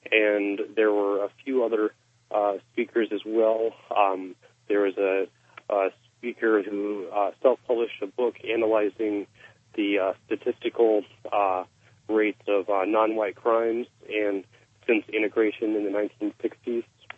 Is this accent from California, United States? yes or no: yes; San Francisco, California, United States; This is my first time in Charlotte, and I'm from San Francisco